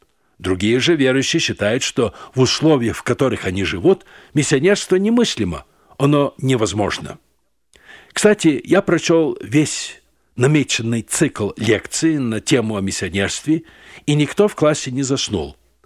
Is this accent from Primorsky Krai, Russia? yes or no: yes; Ussuriysk, Primorsky Krai, Russia; где родился я, то есть с Дальнего Востока. Недалеко от моего родного города Уссурийска